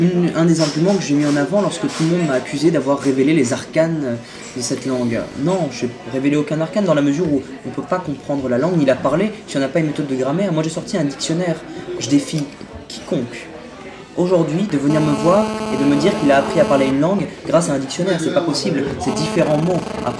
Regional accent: France; Et nous, on est français, donc on est libre

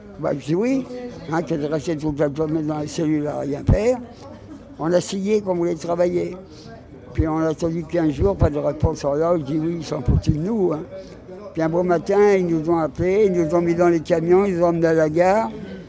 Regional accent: France; Mais il dit, vous êtes français ? Ben, je dis, oui, on est français.

